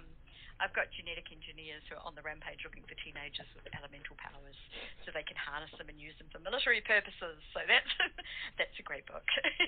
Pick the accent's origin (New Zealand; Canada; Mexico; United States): New Zealand; accent: New Zealand; I can get a twang in there. I'll just stick with my Kiwi accent.